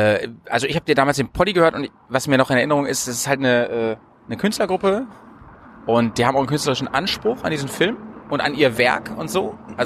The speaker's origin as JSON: {"language": "German", "region": "Bremen", "country": "Germany", "tie": "born or raised there", "said": "ich bin unterwegs in meiner Heimatstadt in Bremen"}